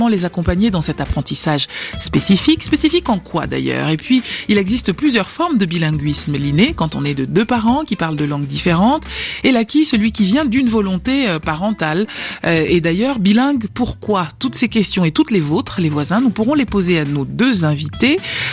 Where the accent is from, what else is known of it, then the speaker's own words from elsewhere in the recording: Haiti; French is a second language; now in Dominican Republic; j'ai eu un mal fou à maîtriser le français, car j'ai quitté Haïti pour aller m'installer en République Dominicaine. Du coup, à la maison, on ne parle que le créole et l'espagnol.